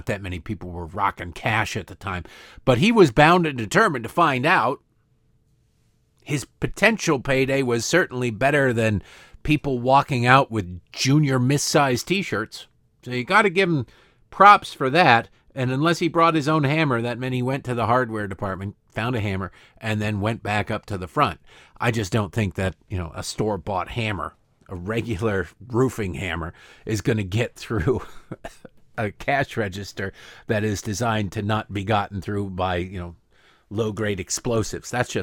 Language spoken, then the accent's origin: English; Detroit, Michigan, United States; I grew up in Detroit.